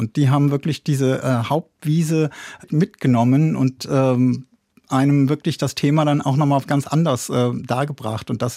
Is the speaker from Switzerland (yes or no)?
no; North Rhine-Westphalia, Germany; moved away as an adult; ich komme eigentlich aus Münsterland, bin dann hier ins Rhein-Main-Gebiet beruflich gezogen